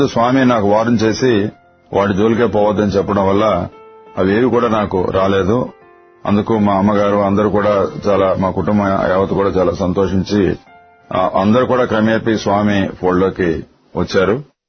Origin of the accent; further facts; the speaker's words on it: Andhra Pradesh, India; మాది శ్రీకాకుళం జిల్లా.